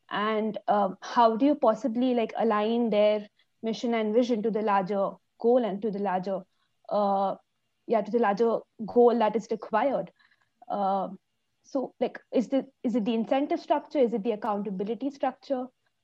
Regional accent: India; I'm from India.

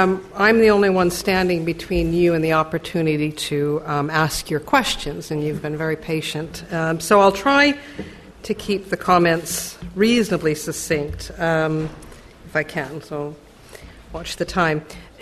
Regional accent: Idaho, United States; I'm originally from Idaho, and my family has a cabin in the mountains of Idaho in a very small town

